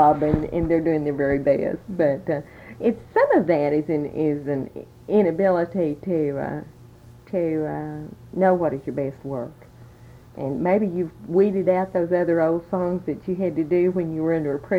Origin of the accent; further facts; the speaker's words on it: Texas, United States; I'm from Texas. Yeah. I grew up north of Amarillo.